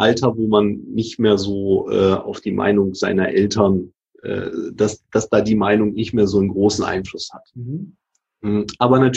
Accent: Hamburg, Germany; ich komme ja aus Hamburg

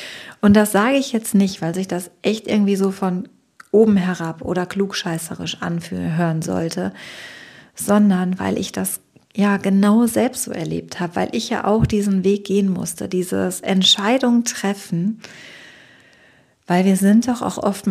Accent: North Rhine-Westphalia, Germany; Hier war sehr, sehr viel los, natürlich bei uns im Ruhrpott.

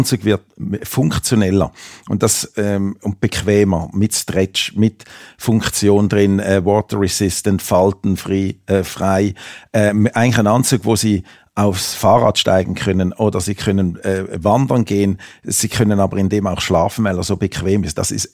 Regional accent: Switzerland; ich bin ja aus der Schweiz, ich mag Berge, ich mag Seen

